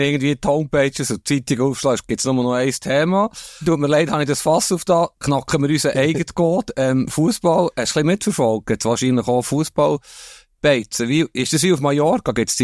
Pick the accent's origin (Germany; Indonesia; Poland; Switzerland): Switzerland; Bern; ich komme ja aus Bern und bin immer noch recht nach dem Club